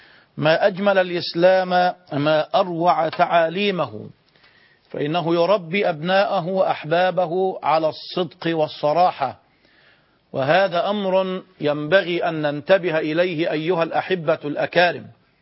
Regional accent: Giza, Giza Governorate, Egypt; من الجيزة، السلام عليكم

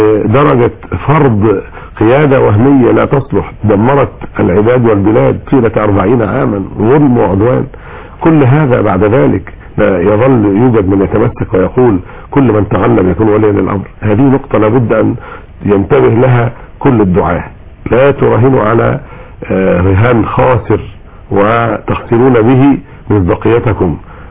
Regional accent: Egypt; الأزمة اللي كانت عندنا في مصر

